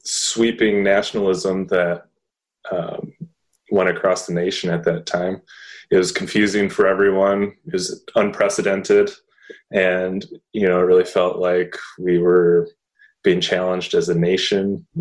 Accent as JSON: {"language": "English", "town": "Beaver Dam", "region": "Wisconsin", "country": "United States", "tie": "born or raised there", "said": "And nothing remarkable about me growing up in Beaver Dam. Just went to UCPS and then Beaver Dam High School."}